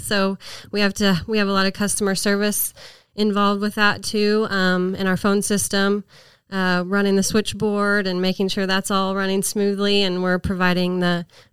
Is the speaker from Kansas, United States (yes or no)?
yes; Kansas, United States; Little bit about myself. I was born and raised in South Central Kansas.